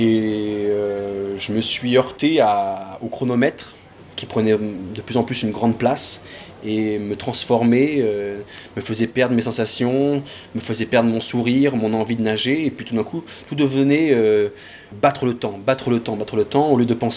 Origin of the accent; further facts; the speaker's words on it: Montpellier, Occitanie, France; Voilà, à Montpellier, je suis de Montpellier